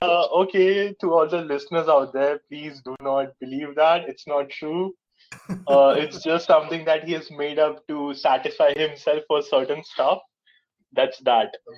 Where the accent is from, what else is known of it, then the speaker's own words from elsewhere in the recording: Delhi, India; And I am from South Delhi.